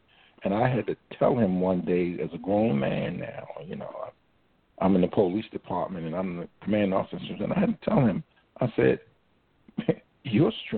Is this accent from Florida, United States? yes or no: no; Baltimore, Maryland, United States; Well, Cherry Hill, when I first went to Cherry Hill, it was 1954, and I happened to be 4 years old. When I went to Cherry Hill, it was like a paradise for me.